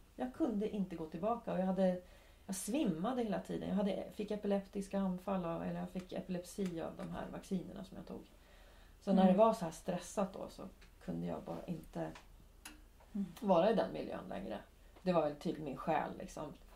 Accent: Örebro, Örebro County, Sweden; Jag är från Örebro, säger jag liksom.

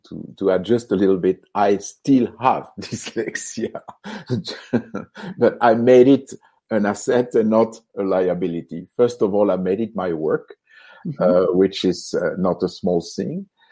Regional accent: France; English is a second language; moved away as an adult; now in Toronto, Canada; I come from France with Dr. Tomatis to develop what was going to be the first listening training facility in North America. It is in Toronto

